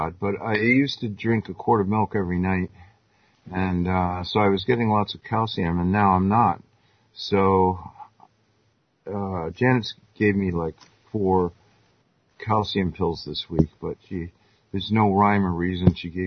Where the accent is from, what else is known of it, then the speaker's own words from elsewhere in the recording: Greenwich, Connecticut, United States; born there; I was born in Greenwich, Connecticut.